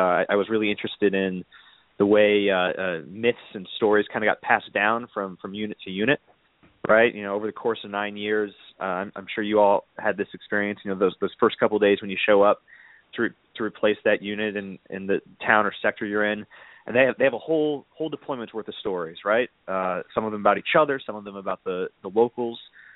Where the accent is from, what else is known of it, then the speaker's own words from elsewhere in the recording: Nevada, United States; also born or lived in Honolulu; now in New York, United States; You know, I'd moved to New York, as Toby mentioned. You know, I'm originally from Nevada. The biggest city I'd lived in before was Honolulu